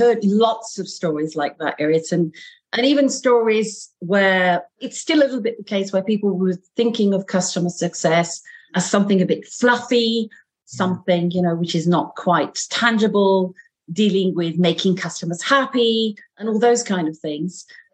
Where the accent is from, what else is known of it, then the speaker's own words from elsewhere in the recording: Derby, East Midlands, United Kingdom; now in Paris, France; I'm originally from England, so from a place called Derby, which is in the center of the UK. But I have been living in Paris now for, dare I say, let's just say a long time.